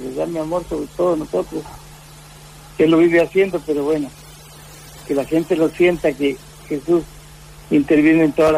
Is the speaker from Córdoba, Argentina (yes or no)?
no; Santiago del Estero, Argentina; Así que bendiciones para mi pueblo querido que es Santiago del Estero.